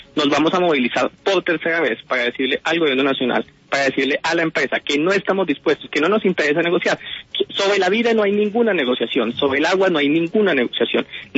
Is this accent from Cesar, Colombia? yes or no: yes; San Martín, Cesar, Colombia; also born or lived in Ocaña; Yo nací en el municipio de Ocaña, viví toda mi infancia en San Martín, hace algunos años estoy por fuera